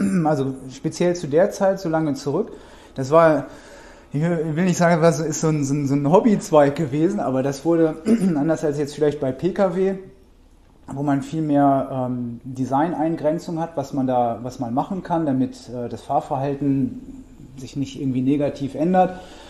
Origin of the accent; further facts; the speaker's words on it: Hanover, Lower Saxony, Germany; Und dann gab es aber in Hannover, wo ich herkomme, tatsächlich